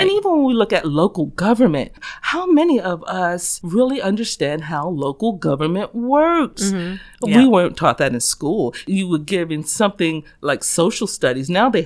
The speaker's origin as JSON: {"language": "English", "town": "Trenton", "region": "New Jersey", "country": "United States", "tie": "born or raised there", "said": "I grew up in the Miller Homes. If you remember the Miller Homes, which is now come down, it's on between Lincoln Avenue and Monmouth Street."}